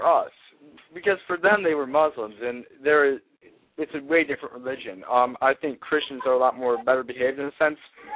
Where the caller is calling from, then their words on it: Michigan, United States; I'm calling from Michigan.